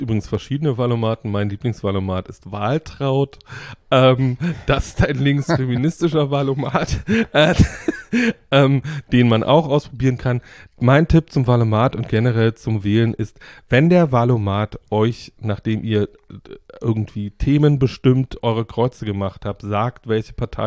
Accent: East Germany, Germany; Ich bin ja im Osten groß geworden

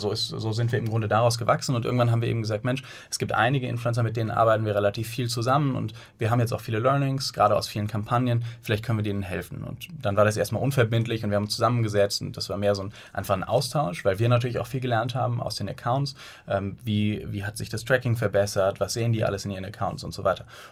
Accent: Bonn, North Rhine-Westphalia, Germany; born there; now in Hamburg, Germany; Wir sind eigentlich geboren in Bonn und sind dann mit der Zeit nach Hamburg gezogen, nach dem Studium

